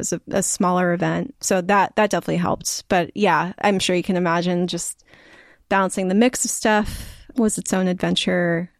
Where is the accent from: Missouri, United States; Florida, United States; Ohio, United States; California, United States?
California, United States; I think especially, you know, being a Californian, we grew up with such like boring, amazing weather.